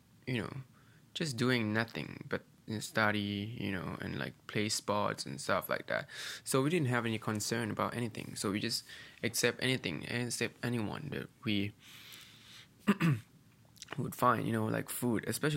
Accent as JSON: {"language": "English", "country": "Thailand", "said": "especially Southeast Asians, because that's where I'm from. I'm from Thailand"}